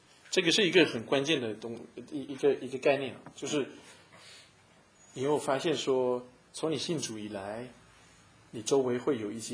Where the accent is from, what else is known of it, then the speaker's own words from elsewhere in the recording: China; 特别是按照我们中国人的这种习惯，那你哪里那么直接呢？